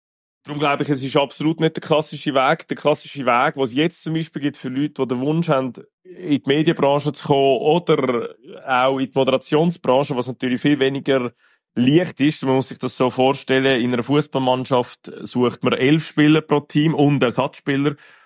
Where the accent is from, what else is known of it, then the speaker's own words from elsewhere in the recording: Gockhausen, Zurich, Switzerland; Also, ich bin aufgewachsen in Gokhusen mit einer Schwester und zwei wundervollen Eltern.